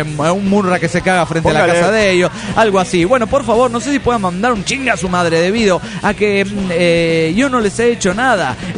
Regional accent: León, Guanajuato, Mexico; Soy el autista de León, Guanajuato, México.

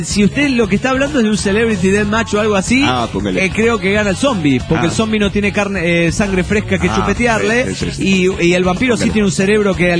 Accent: Cochabamba, Bolivia; de Cochabamba, Bolivia.

